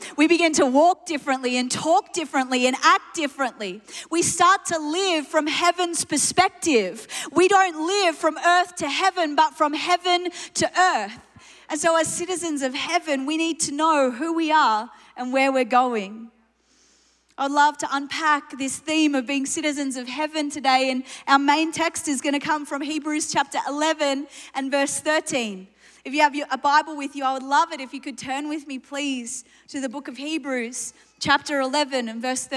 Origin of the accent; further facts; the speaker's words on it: New Zealand; also born or lived in England / Australia; now in Germany; I'm half Iranian, half Irish. I was born in England, spent my childhood in New Zealand, spent most of my life, 25 years in Australia, and last year I moved to Germany. I live on the border of France and Switzerland